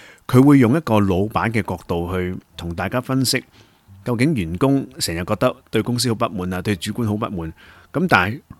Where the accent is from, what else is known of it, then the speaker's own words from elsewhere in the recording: Hong Kong; 咁我自己作为一个香港人睇起嚟